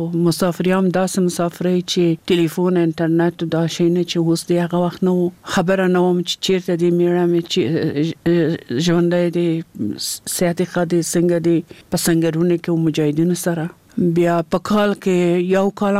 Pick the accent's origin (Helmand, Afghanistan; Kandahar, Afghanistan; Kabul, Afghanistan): Kabul, Afghanistan; born or raised there